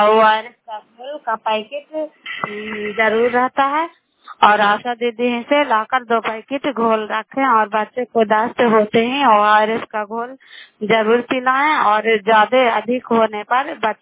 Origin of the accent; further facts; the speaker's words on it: Bihar, India; नालंदा जिला कराई ब्लॉक की निवासी हूँ